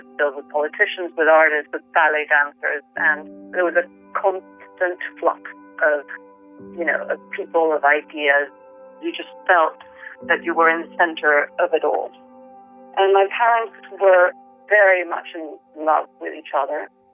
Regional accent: Venezuela; English is a second language; So I grew up in Venezuela of the 70s and 80s, which is completely different, of course, from the Venezuela today.

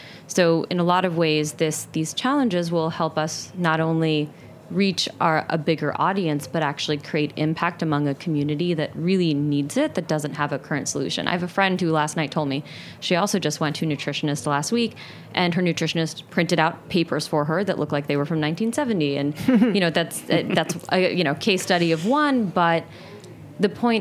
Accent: New Jersey, United States; I grew up in New Jersey. I know what you're talking

